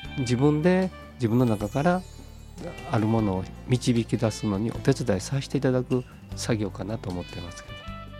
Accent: Kyoto, Japan; 今年は地元京都の方でも個展を発表させていただいたり

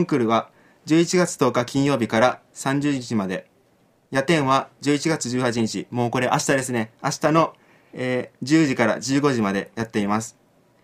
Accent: Osaka, Japan; まあ、ちなみに僕は大阪出身なので

